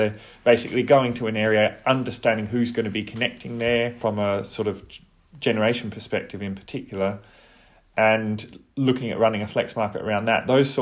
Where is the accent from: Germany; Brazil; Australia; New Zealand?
Australia; South Australia; you can tell by my accent that I'm from Australia.